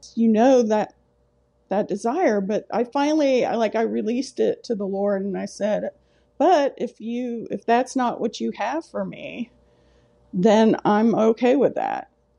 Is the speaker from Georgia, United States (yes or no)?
yes; Newnan, Georgia, United States; Going to high school in my hometown of Noonan, Georgia.